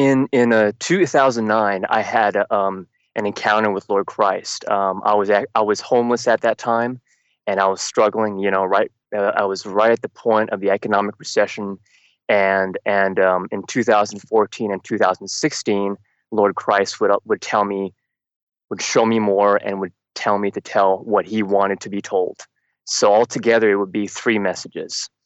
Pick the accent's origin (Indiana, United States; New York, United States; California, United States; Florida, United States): California, United States; San Francisco; also born or lived in Canada; And then my parents moved down to California, and so I grew up in San Francisco.